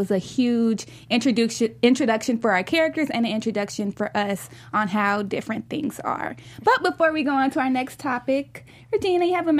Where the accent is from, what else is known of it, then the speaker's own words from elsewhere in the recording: the South, United States; I'm from the South. I'm from a town way smaller than Columbus.